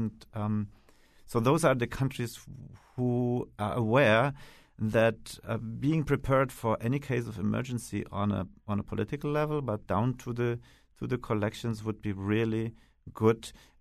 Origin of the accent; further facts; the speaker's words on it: Germany; English is a second language; it's not my home country, Germany.